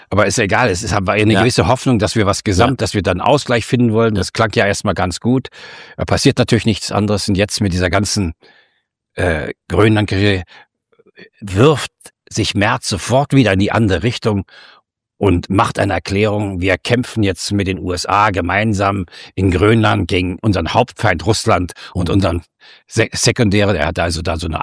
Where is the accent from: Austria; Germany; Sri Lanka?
Germany; ich bin ja nur Deutscher, wir sind beide Deutsche